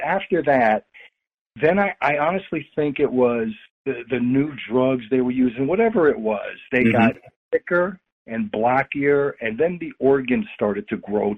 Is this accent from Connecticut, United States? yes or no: yes; Ansonia, Connecticut, United States; I was in a small town outside of New Haven, Connecticut, called Ansonia, Connecticut.